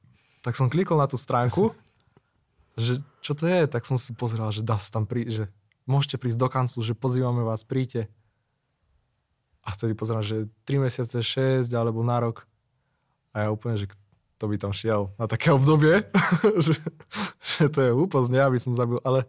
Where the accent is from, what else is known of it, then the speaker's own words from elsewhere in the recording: Žilina Region, Slovakia; pochádzam z tradičnej katolíckej rodiny. Aj keď je to také, že som z Oravy, tak sa to očakávalo.